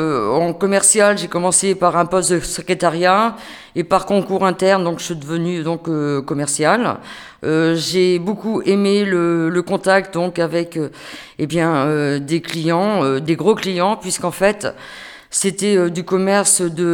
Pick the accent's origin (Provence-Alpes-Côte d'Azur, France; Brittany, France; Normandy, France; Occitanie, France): Brittany, France; Beaulon; also born or lived in Rennes / Montfort; Je suis née au siècle dernier, en 1953. Mes origines, donc je viens, je suis d'Ille-et-Vilaine. Je suis née dans une petite commune de Beaulon, entourée de forêts et d'étangs. Puis j'ai habité à Rennes et peu de temps après, je suis allée habiter à Montfort.